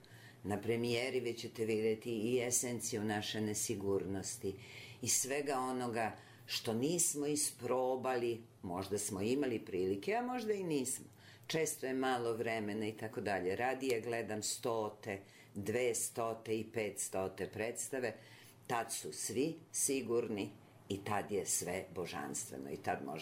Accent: Aranđelovac, Šumadija and Western Serbia, Serbia; also born or lived in Belgrade; Ja sam rasla, osim što sam rođena u Beogradu, rasla sam u Aranđelovcu. Od četvrte godine sam bila u Aranđelovcu, u jednom idiličnom malom gradu.

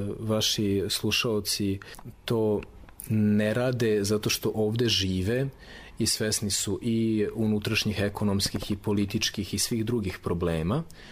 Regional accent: Novi Sad, Vojvodina, Serbia; u svom sopstvenom gradu, gde sam treći doktor nauka koji radi u Novom Sadu, nakon mog oca i dede

